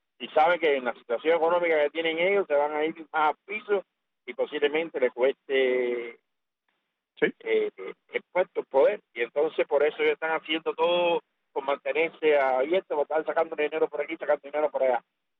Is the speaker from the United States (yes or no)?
no; Cuba; yo bendiga al colectivo de Radio Martí y a todo mi pueblo cubano.